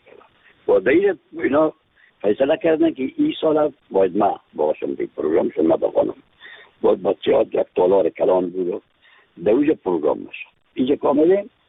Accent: Afghanistan; از افغانستان هستم

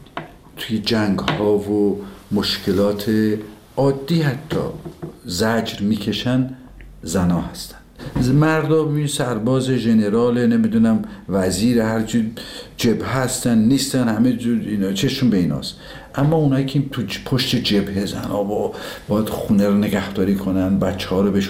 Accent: Tabriz, East Azerbaijan, Iran; دیدیم ما که بچه تبریز هستیم

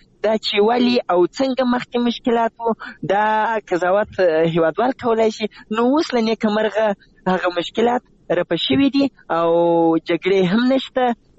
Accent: Zabul, Afghanistan; زه د زابل یم او پرون له زابل نه بل ورځ رالم تقریبا

